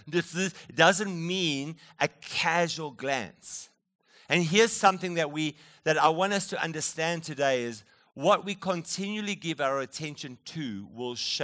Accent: South Africa; when we visit South Africa and I come back from South Africa, I seem to not be talking about parking my car. I talk about park my car. I'm going to park my car in the garage. Because I've been around some of my fellow South Africans.

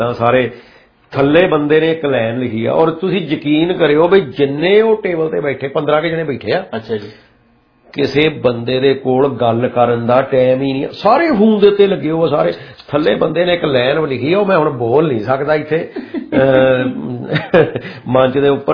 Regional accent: Narur, Punjab, India; ਪਿੰਡ ਨਰੂੜ, ਜਾਣੀ ਕਿ ਮੇਰਾ ਪਿੰਡ ਆ ਜੀ

